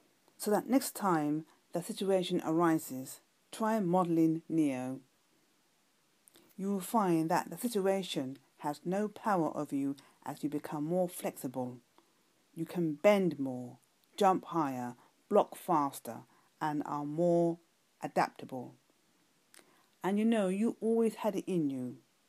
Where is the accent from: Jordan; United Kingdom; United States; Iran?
United Kingdom; London; from London, UK.